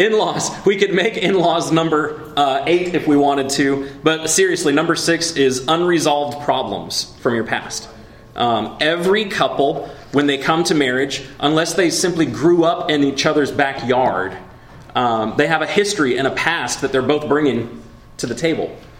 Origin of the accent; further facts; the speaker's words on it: Oregon, United States; moved away as an adult; also born or lived in Washington; I grew up in the Pacific Northwest, Oregon and Washington. I moved to the Midwest when I was 18